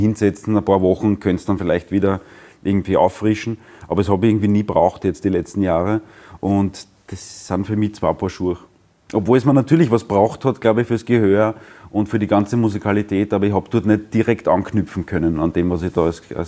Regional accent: Brottes, Lower Austria, Austria; also born or lived in Vienna; Geboren bin in Wien und aufgewachsen in Brottes im Weinviertel.

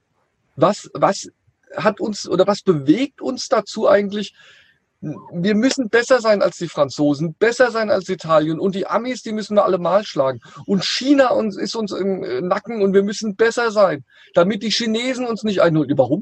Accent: Hesse, Germany; Also ich komme ja hier aus der Nähe von Frankfurt

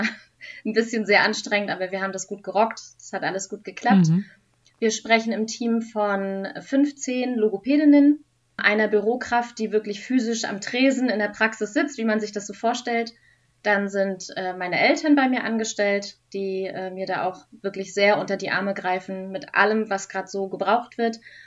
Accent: Baltic coast, Germany; ich bin schon an der Ostsee geboren, gerne da geblieben, kann mir auch nichts Schöneres vorstellen. Ich lebe da und arbeite da, wo andere Urlaub machen.

